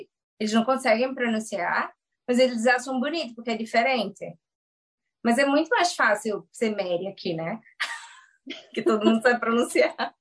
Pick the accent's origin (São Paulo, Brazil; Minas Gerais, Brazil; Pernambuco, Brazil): Pernambuco, Brazil; Recife; É, nós somos de Recife.